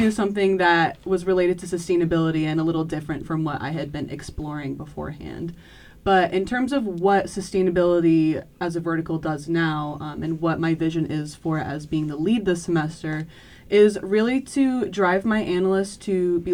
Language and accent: English; Ankara, Turkey; now in Connecticut, United States; Okay, I am originally from Ankara in Turkey, but I live in Connecticut